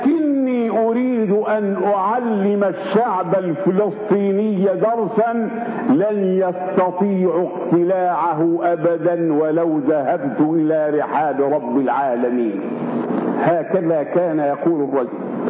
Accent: Egypt; أما عندنا في مصر 31 مليون أمي لا يقرؤون ولا يكتبون

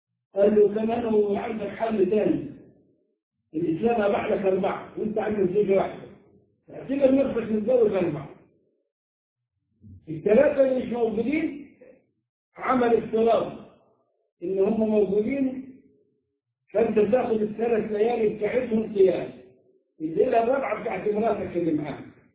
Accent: Upper Egypt, Egypt; زي ما بيعملوا عندنا في الصعيد

